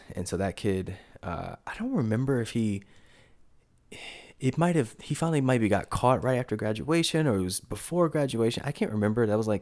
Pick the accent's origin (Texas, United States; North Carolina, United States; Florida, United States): North Carolina, United States; Durham; Durham, North Carolina.